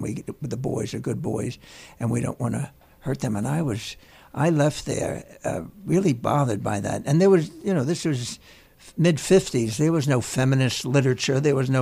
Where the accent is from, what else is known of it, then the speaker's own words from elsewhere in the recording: Teaneck, New Jersey, United States; Growing up in Teaneck, I was a Giant fan. The Dodgers were the arch enemy.